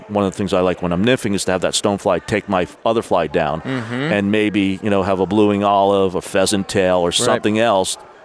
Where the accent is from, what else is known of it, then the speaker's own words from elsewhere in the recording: Newark, New Jersey, United States; also born or lived in Irvington; now in Clinton, United States; I'm from New Jersey. Grew up in Newark and Irvington. Now live out by Clinton, New Jersey